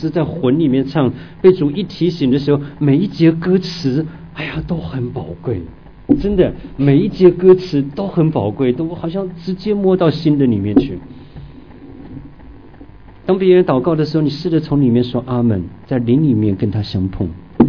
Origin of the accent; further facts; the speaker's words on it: Tainan, Taiwan; 我以前小的时候在台湾的台南哈